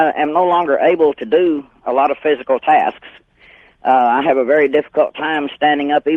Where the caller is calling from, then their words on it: San Antonio, Texas, United States; from San Antonio, Texas.